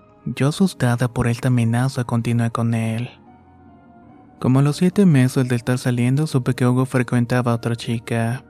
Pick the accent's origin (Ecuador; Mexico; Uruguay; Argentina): Ecuador; Quito, Pichincha; Soy de Quito, Ecuador